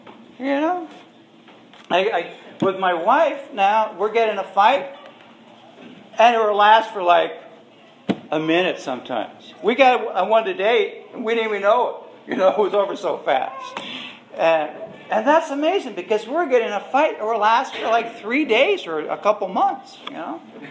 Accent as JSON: {"language": "English", "town": "Oxnard", "region": "California", "country": "United States", "tie": "born or raised there", "said": "at my hometown in Oxnard."}